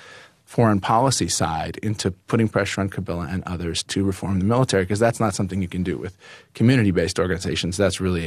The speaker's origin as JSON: {"language": "English", "region": "California", "country": "United States", "said": "And I'm keenly aware of the fact that I am a guy from California"}